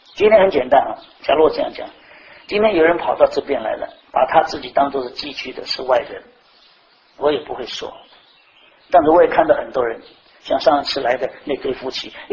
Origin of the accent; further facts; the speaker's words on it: China; 我是个中国人，举来讲，我的想法都是中国式的，